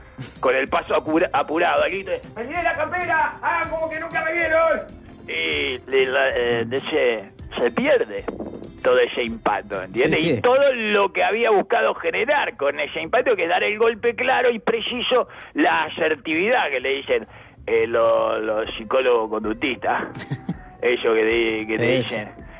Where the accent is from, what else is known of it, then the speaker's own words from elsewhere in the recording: Uruguay; Es raro que el de ingenio uruguayo haya salido ese chiste. Que no tenemos, no somos argentinos